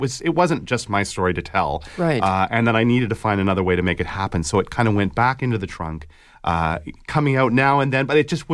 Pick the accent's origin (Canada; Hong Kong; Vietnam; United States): Canada; Newfoundland and Labrador; I'm from Newfoundland, and central Newfoundland